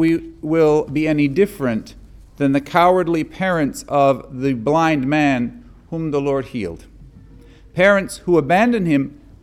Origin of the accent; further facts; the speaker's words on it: Canada; I come from Canada. I've experienced this.